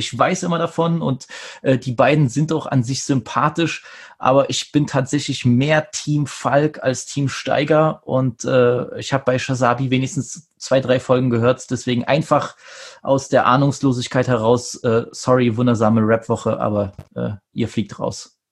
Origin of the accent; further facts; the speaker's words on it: Poland; Ich als Pole